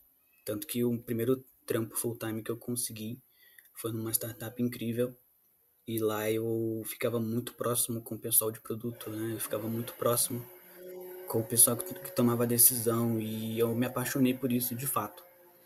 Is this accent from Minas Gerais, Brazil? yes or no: no; Rio de Janeiro, Brazil; eu sou do Rio de Janeiro, da Baixada Fluminense, cresci vendo os meus amigos ou indo para caminhos errados ou abandonando a escola